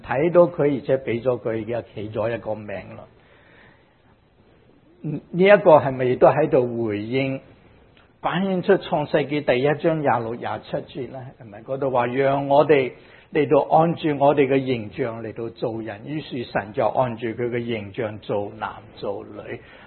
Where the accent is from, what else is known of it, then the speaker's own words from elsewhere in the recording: China; 其实我系七十二岁嘅。啊，点解咧？佢话七十三岁看住中国年嚟到计嘅